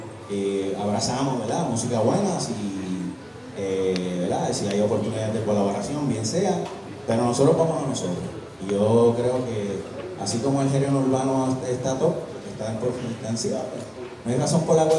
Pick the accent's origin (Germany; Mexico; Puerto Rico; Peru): Puerto Rico; Como puertorriqueños, más que todo, ¿verdad? Somos caribeños, somos latinoamericanos.